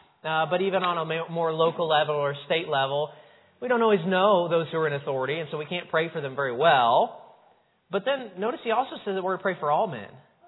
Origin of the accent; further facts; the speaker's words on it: Franklin, Indiana, United States; I live in Franklin, Indiana. I know you've all heard of it. It's about 30 minutes south of Indianapolis. You probably know that one. And grew up there